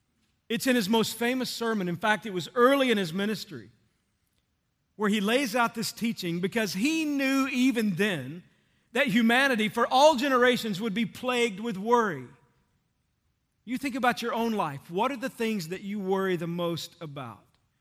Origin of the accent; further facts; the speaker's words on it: Texas, United States; And if you know me, one of the things you know is that I grew up in Texas.